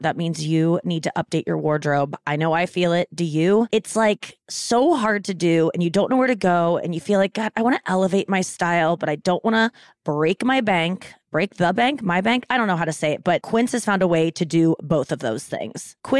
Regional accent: United States; because I'm an American.

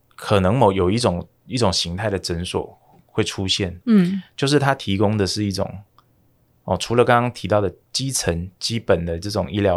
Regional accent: Taiwan; 我们台湾人呢他们是越洋要飞到日本

